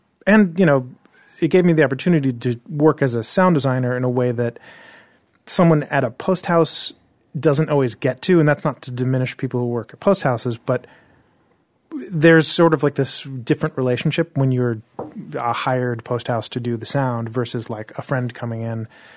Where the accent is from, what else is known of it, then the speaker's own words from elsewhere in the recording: Delaware, United States; I grew up with Ty in Delaware.